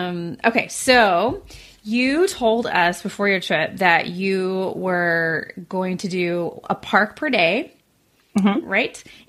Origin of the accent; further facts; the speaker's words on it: Kansas, United States; well, no, because I'm from Kansas originally. So I associate September with fall temperatures, mild temperatures.